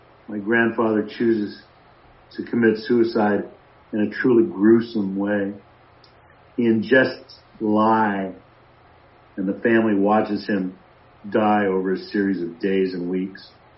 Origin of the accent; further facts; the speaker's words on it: Goleta, California, United States; also born or lived in Colorado / Germany / Indiana; I was born in Colorado, moved to Germany at 1 year old, Indiana at five, and Goleta at eight.